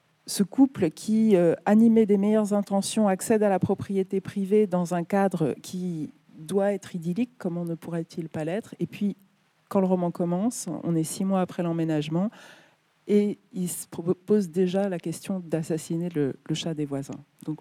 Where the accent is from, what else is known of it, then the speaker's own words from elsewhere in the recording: Paris, Île-de-France, France; Je suis parisienne, j'ai grandi à Paris, j'ai fait mes études là